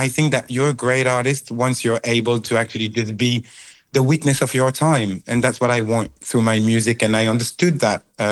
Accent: France; English is a second language; as I grew up in France, I always had this idea of this huge romanticism thing

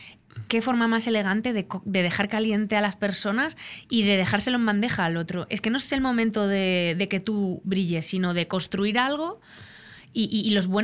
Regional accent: Galicia, Spain; moved away as an adult; porque yo me fui de Galicia a estudiar sonido a Madrid

